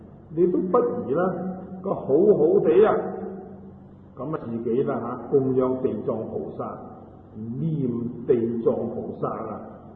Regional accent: Guangdong, China; 咁我哋广东人如果话食萝卜啊，佢就话破气啦

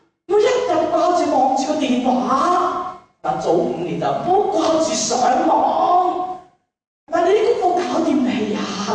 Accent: Hong Kong; moved away as an adult; 我係過來人，我喺香港教育制度裏面長大，填鴨式。頭先係咪主持人啊？喺度讀我嗰啲 bio 嘅時候，佢都有講過。我其實一路都係喺香港長大，讀完本科大學，讀埋碩士之後，我先去英國留學。

